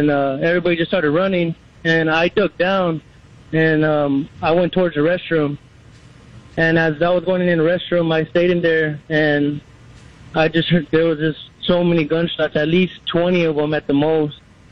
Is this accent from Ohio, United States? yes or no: no; Texas, United States; I'm not even from here. Like, I'm from Texas. I come from Texas to play